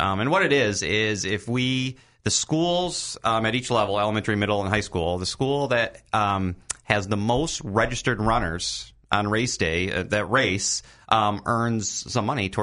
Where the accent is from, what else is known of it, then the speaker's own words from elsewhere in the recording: Michigan, United States; now in Rockford, United States; Yeah, I'm like, I'm a transplant. I'm not a lifelong Rockford Red.